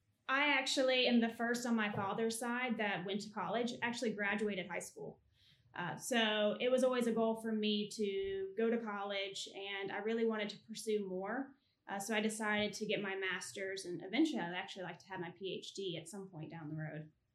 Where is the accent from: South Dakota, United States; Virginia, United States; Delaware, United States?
Virginia, United States; Ashland; Yeah, so I'm from Ashland, Virginia, which is a very small railroad town. It's got a college there that many know about. Randolph-Macon is the college there. And we lived on a small farm with my grandmother.